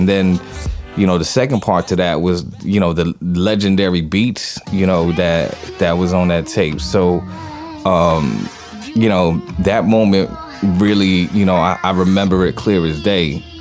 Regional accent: New Jersey, United States; growing up in Jersey, you know, being so close to the city was, you know, huge in terms of, you know, musical influence.

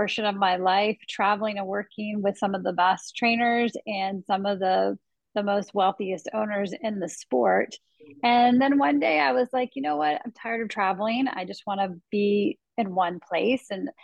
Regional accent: Florida, United States; born there; So my background is born here in, well, I'm based out of Wellington, and I was born here in Palm Beach County.

